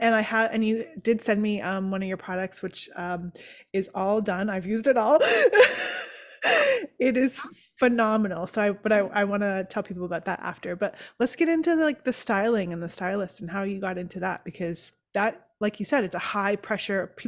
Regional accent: Canada; I'll speak for myself as a Canadian

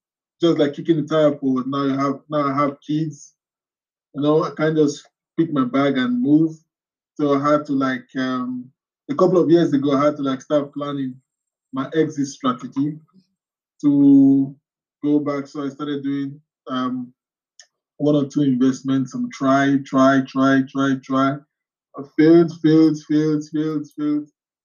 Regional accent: Nigeria; now in London, United Kingdom; So I'm originally from Nigeria. So And due to choice, not circumstance in my case, I happen to be here in London, England.

